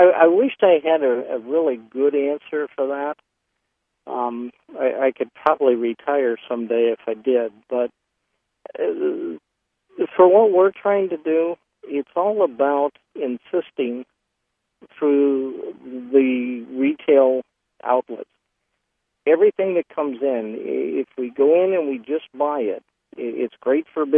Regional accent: Los Angeles, California, United States; I grew up in Los Angeles back when it was the Brown Bowl.

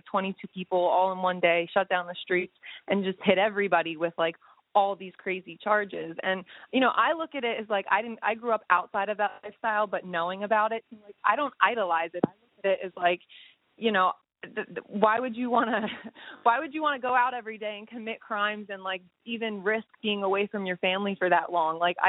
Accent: Pennsylvania, United States; I was about 2 years old when we moved to Pennsylvania.

